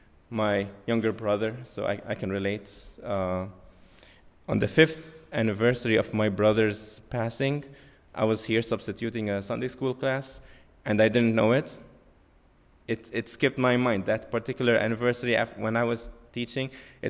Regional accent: Jordan; English is a second language; moved away as an adult; now in United States; I'm from Jordan. She's from Egypt. So we came here in the States, met each other, and now we have three beautiful children.

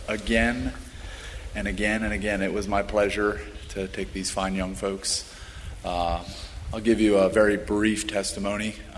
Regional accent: United States; So while I'm walking around and saying, wow, I'm a red-blooded American

